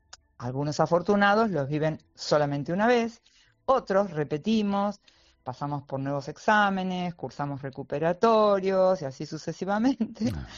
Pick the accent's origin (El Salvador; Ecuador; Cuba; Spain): Spain; Valencia, Valencian Community; also born or lived in Santander; now in Málaga, Spain; vengo de Valencia, bueno. Después me fui a Santander, ahora estoy en Málaga y viví en uno de, digamos, estaba en Sedavillo viviendo en ese momento.